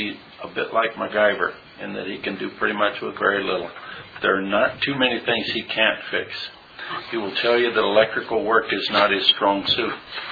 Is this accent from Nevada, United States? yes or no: yes; Reno, Nevada, United States; I was born and raised in Reno, Nevada. My parents were ranchers and owned Callahan Ranch.